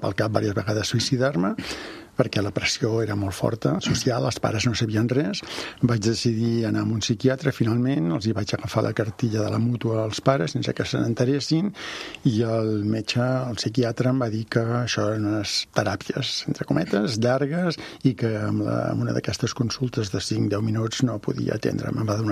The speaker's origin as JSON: {"language": "Catalan", "region": "Catalonia", "country": "Spain", "said": "com a bon català"}